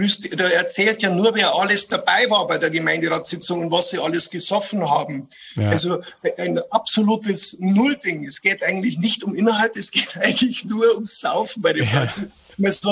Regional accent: Bavaria, Germany; das Paradevorbild, das man als bayerischer Kabarettist natürlich hat, das ist Gerhard Polt.

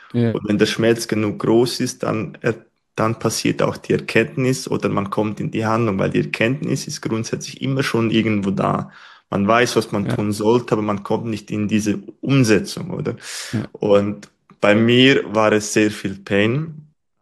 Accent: Switzerland; born there; meine Eltern kommen ursprünglich aus Serbien. Ich bin in der Schweiz geboren. In der Schweiz bin ich so mit einem Secondo.

